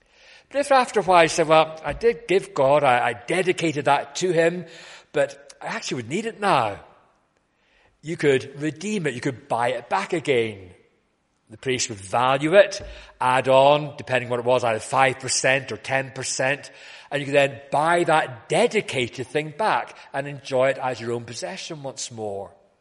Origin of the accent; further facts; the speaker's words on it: Scotland, United Kingdom; also born or lived in England; but I was brought up in Scotland and England in Baptist churches where we had regular dedication services of newborn babies to the Lord.